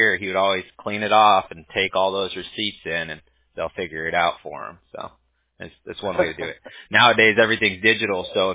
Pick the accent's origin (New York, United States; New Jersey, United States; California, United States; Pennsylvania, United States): California, United States; Newport Beach; I grew up in Newport Beach in Southern California.